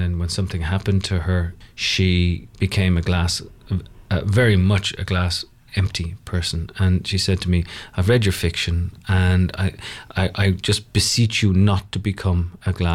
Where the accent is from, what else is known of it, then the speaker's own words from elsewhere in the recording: Ireland; now in New York, United States; I'm from Ireland originally